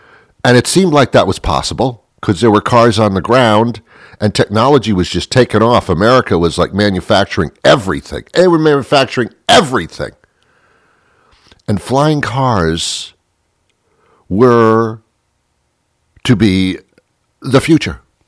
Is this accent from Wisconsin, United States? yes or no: no; Teaneck, New Jersey, United States; I was brought up in Teaneck, New Jersey. I'm not proud of it, I'm just telling you.